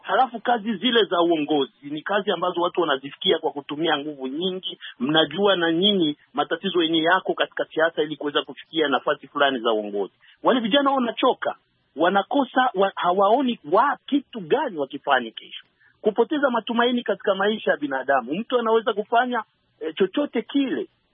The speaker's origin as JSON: {"language": "Swahili", "country": "Burundi", "said": "Mimi nimekuwa katika miaka ya 70-80 kule kwetu Burundi."}